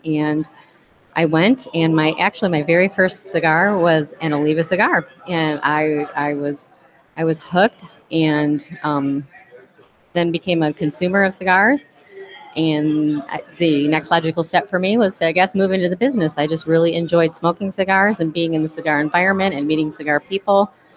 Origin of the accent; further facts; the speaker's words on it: Michigan, United States; I am from Michigan originally.